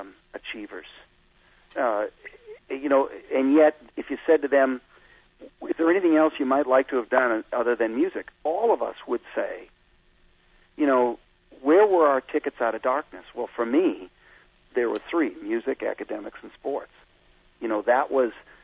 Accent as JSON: {"language": "English", "country": "Ireland", "said": "Well, I'm Irish, for God's sake."}